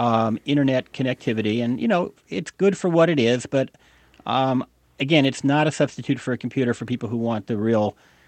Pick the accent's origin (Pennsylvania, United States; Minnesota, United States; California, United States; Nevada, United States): California, United States; Palo Alto; which happens to be based in my hometown of Palo Alto, California